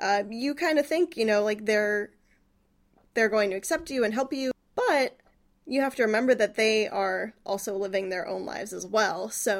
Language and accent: English; New York, United States; I am from New York. I live a little bit more than 800 miles away from Valpo.